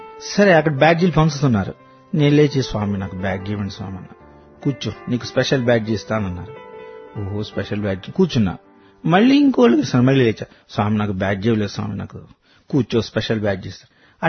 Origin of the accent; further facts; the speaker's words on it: Bapatla, Andhra Pradesh, India; we are going to Bapatla మా native place